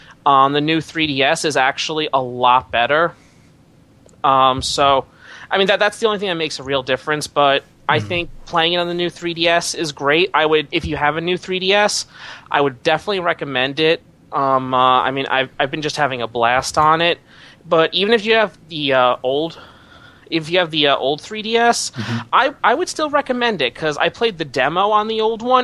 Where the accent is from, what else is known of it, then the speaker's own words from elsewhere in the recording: Long Island, New York, United States; I'm from Long Island, actually. We are the suburbs of New York City.